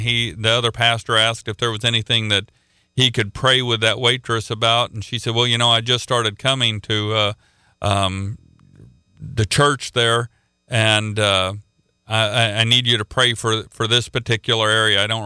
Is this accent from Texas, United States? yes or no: no; Oklahoma, United States; I'm from Oklahoma, and Missouri's where I went to school, and Missouri is called the Show Me State.